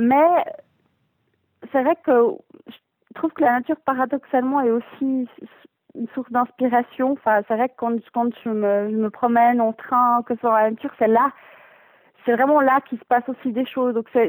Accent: Savigny, Vaud, Switzerland; now in Lausanne, Switzerland; J'ai grandi à Savigny, près de Lausanne, à la campagne. J'habite à Lausanne depuis 2009. Lausannoise depuis 2009.

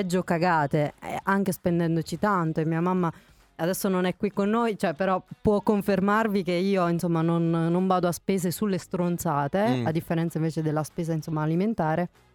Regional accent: Abruzzo, Italy; accent: Abruzzese; Lo stavo dicendo in abruzzese, costa.

